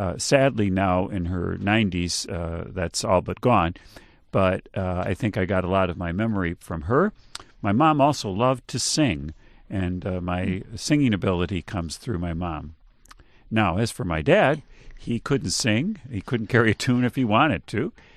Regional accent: Monroe, Michigan, United States; I grew up in Monroe, Michigan, and that was a great place to grow up in the 1950s.

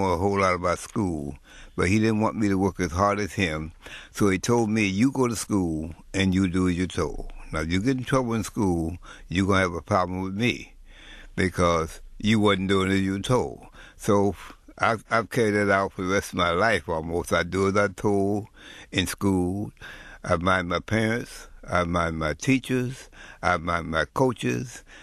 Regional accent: Ecorse, Michigan, United States; I grew up in Ecorse.

